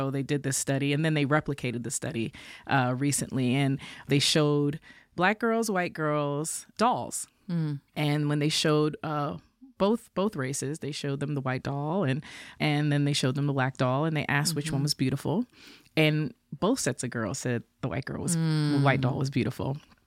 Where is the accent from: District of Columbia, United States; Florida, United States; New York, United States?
New York, United States; And when I was growing up in New York, Puerto Ricans and Dominicans, you know, they had little wars